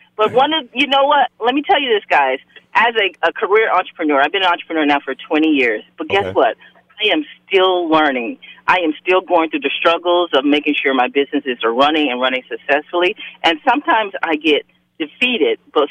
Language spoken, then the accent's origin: English; Bahamas; And I'm not Jamaican, but I am Bahamian, so it's in the blood.